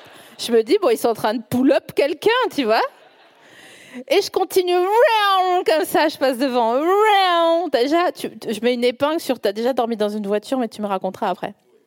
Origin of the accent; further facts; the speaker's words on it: Grand Est, France; Je dis, je suis des Vosges, vous connaissez un petit peu?